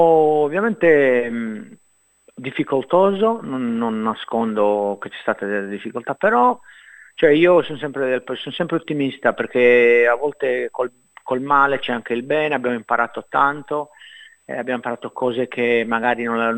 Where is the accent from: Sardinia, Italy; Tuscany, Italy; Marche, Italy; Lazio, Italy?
Sardinia, Italy; now in Australia; con tutto il bene che voglio alla Sardegna, e l'amo perché è la mia terra, però cioè abitando in Australia e poi andando in vacanza in Sardegna, in Italia